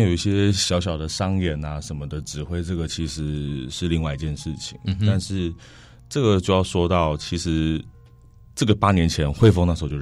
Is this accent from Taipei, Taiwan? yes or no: yes; Taipei, Taiwan; 尤其是我是台北人